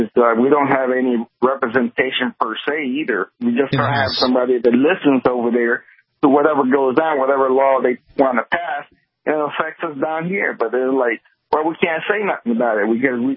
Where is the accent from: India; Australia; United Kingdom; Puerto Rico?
Puerto Rico; Padilla Grande; I'm from Padilla Grande, Puerto Rico.